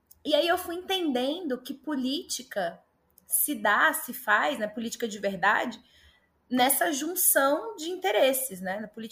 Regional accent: Brasília, Federal District, Brazil; now in São Paulo, Brazil; eu sou de Brasília, hoje eu moro em São Paulo, mas minha avó era de São Paulo.

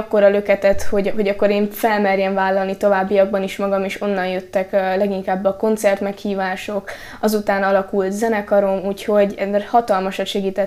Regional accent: Târgu Mureș, Mureș County, Romania; Én ugye Marosvásárhelyen születtem, és nagyon sokáig itt éltünk, kb. 14 éves koromig. Utána költöztünk ki csak Nyárádszentbenedekre

